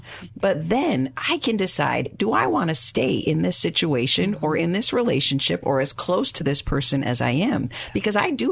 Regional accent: Minnesota, United States; I'm from Minnesota Nice, where we act like we're just fine with everything.

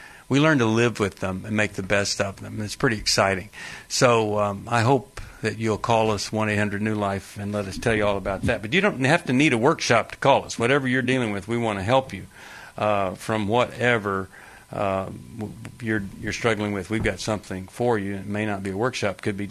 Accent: Texas, United States; I'm from Texas, and we don't speak like that.

